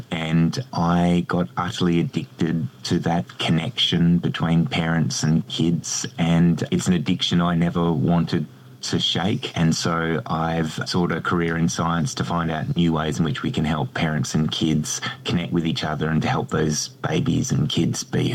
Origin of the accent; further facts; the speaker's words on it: Perth, Western Australia, Australia; I'm from Perth. I'm Perth born and bred.